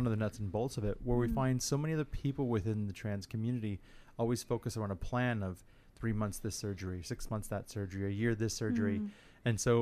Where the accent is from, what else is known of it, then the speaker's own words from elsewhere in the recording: Midwest, United States; And I come from the Midwest Bible Belt. I couldn't explore any of that.